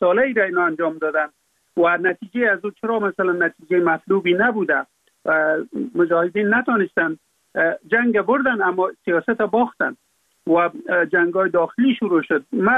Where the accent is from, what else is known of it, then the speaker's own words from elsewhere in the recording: Afghanistan; در اونجا فقط من افغان هستم